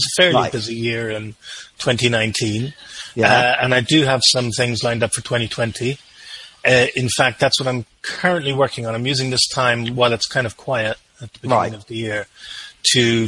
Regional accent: Ireland; I am very pale. I mean, I'm Irish.

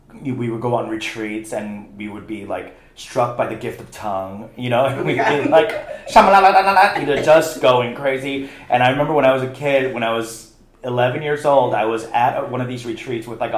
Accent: New York City, New York, United States; I guess growing up in New York City, I didn't think of it as anything different.

